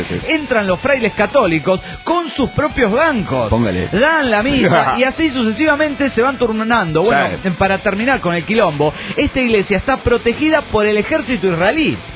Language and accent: Spanish; Tucumán, Argentina; de Tucumán.